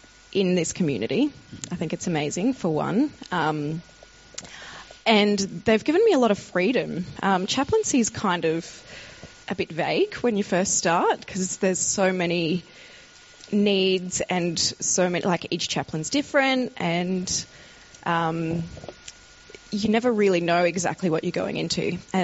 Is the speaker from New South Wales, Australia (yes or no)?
no; Toowoomba, Queensland, Australia; Toowoomba.